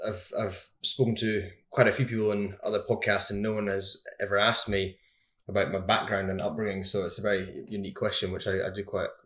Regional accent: Edinburgh, Scotland, United Kingdom; now in Gold Coast, Australia; growing up in Edinburgh in Scotland

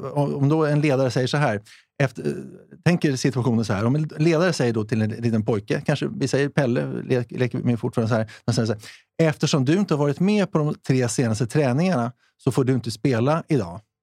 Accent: Sweden; vi är ju svenskar ändå.

